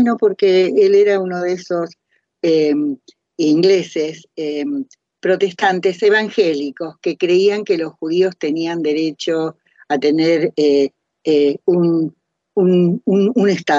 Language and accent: Spanish; Rivera, Uruguay; es un amigo nuestro de hace muchísimos años, de ahí de los lejanos años de mi pueblito en Rivera